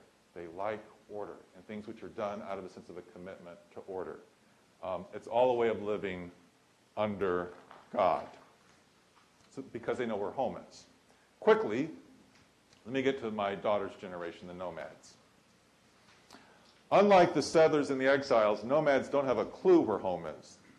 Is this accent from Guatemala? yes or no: no; Washington, District of Columbia, United States; I came from Washington, D.C., where it was extremely obvious.